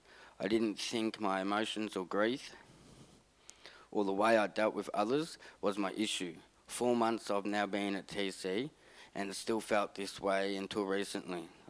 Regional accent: Bendigo, Victoria, Australia; I'm 25 years old, and I'm from Bendigo, Victoria. I come from a loving family of two older brothers and a sister, which makes me the youngest.

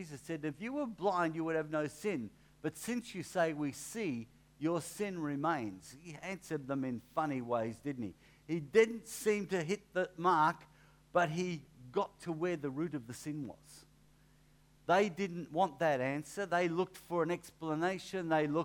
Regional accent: Melbourne, Victoria, Australia; I don't know if you've been around the western region of Melbourne much, but I grew up in West Melbourne.

